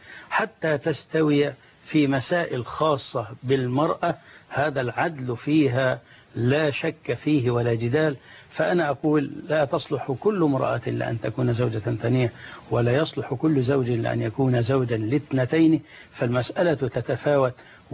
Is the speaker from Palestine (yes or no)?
no; Dakahlia, Egypt; born there; also born or lived in Giza / Yemen / Saudi Arabia; ولدت في محافظة الدقهلية، ثم انتقلت إلى محافظة الجيزة فأقمت بها منذ سنة 70 ميلادية